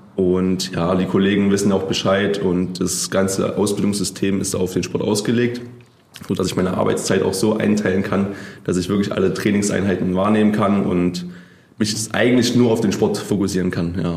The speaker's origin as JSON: {"language": "German", "town": "Leipzig", "region": "Saxony", "country": "Germany", "tie": "born there", "said": "weil ich bin gebürtiger Leipziger, ich wollte auf jeden Fall in Leipzig bleiben."}